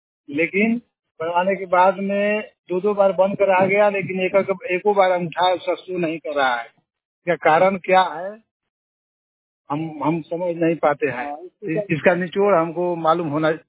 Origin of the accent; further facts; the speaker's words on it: Gori, Bihar, India; मेरा गांव गोरी है और मेरा ब्लॉक रगर है, रोहतास जिला में पड़ता है।